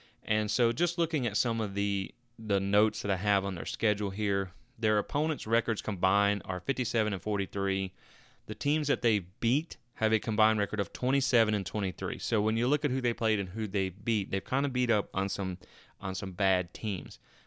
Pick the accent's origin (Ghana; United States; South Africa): United States; Georgia; And I grew up around Georgia Southern.